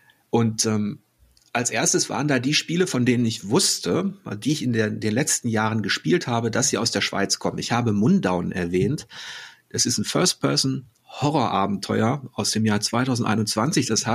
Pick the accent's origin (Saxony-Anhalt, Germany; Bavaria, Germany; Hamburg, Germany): Hamburg, Germany; was mir als Hamburger, und ich habe ja diesen maritimen Bezug auch auf meiner Seite